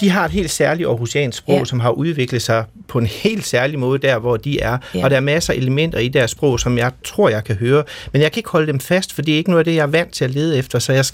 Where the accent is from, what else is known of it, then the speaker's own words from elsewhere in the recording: West Jutland, Denmark; fordi vi kommer fra Vestjylland